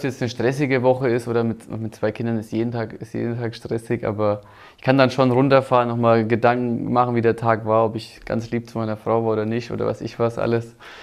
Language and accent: German; Nuremberg, Bavaria, Germany; also born or lived in Osnabrück; meine Heimat ist ganz klar Nürnberg. Ja, wir bauen da jetzt ein Haus, auch meine Familie